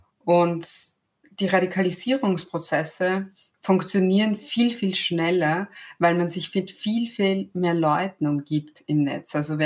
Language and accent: German; Vienna, Austria; ich bin aus Wien und ich freue mich, hier zu sein.